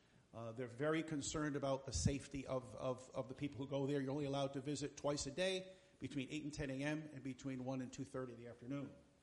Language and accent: English; Lunenburg, Massachusetts, United States; We just happened to mention that I grew up in North Central Massachusetts.